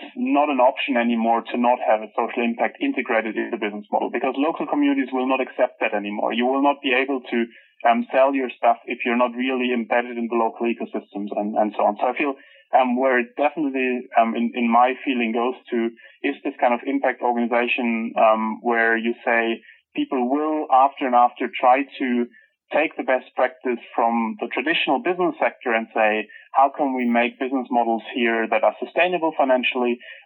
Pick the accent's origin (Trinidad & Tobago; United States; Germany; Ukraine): Germany; I'm from Germany, so I've seen the German models.